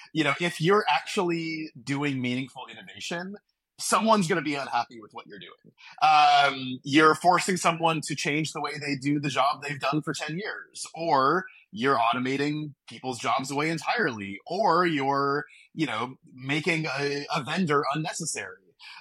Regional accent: Hawaii, United States; I grew up in Hawaii on Kauai, which is sort of a smaller community.

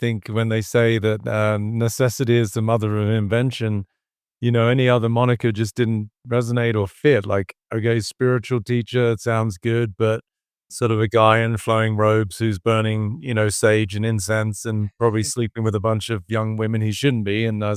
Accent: England, United Kingdom; Growing up in England, we're a little bit more traditional

